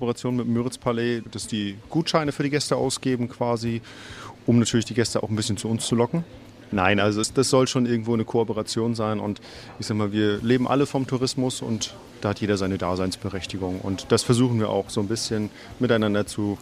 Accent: Röbel, Mecklenburg-Vorpommern, Germany; born there; Gebürtig bin ich aus Röbel. Ja, warum bin ich wieder zurückgekommen? Wegen der Familie erstmal.

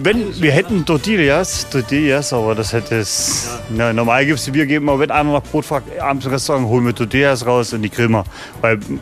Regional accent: Eichsfeld, Germany; also born or lived in Egypt / Dubai / France; Ich komme ja selber aus dem Eichsfeld, also 20 Kilometer von hier.

